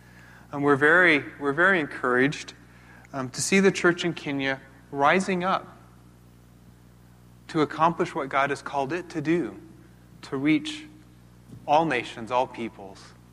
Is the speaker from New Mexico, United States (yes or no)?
yes; Belen, New Mexico, United States; So I grew up in Belen, New Mexico.